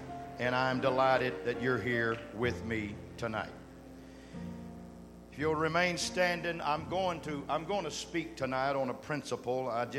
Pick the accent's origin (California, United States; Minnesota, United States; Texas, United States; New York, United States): Texas, United States; Austin; bring regards from Austin, Texas. Checked into the hotel today. When I told the guy behind the desk I was from Austin